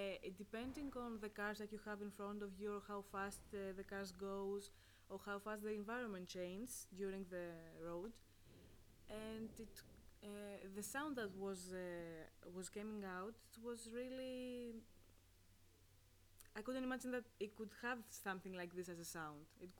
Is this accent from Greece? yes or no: yes; Greece; I come from Greece and I'm here as an Erasmus student for one semester.